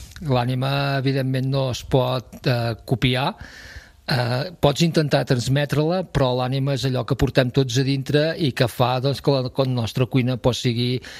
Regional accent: Navàs, Catalonia, Spain; No, jo sóc de Navàs, fill de Navàs, que està a 15 quilòmetres de Serrateix.

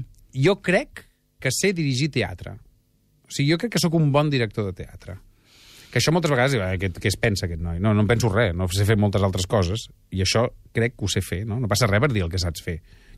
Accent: Barcelona, Catalonia, Spain; Jo soc molt de Barcelona

